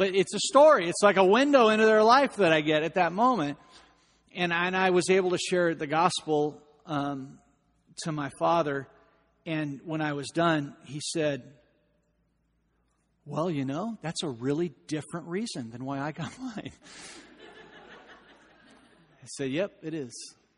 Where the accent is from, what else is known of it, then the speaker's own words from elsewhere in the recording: Long Beach, California, United States; I said, I'm from Long Beach.